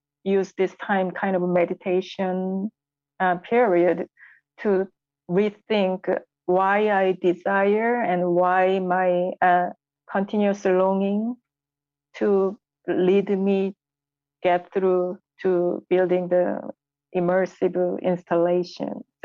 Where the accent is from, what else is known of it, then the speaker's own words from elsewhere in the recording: Seoul, South Korea; I grew up in South Korea, Seoul, where it's very saturated and colorful city, and it's modern and ancient time coexist at the same time.